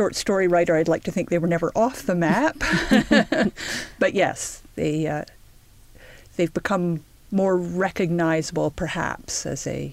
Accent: Ontario, Canada; I'm also Canadian. I come from the same province, though a very different part of it, to Alice Munro.

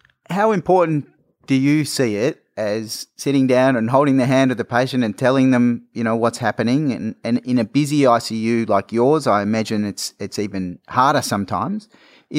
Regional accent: Australia; I am an Australian intensivist from Frankston Hospital in Melbourne.

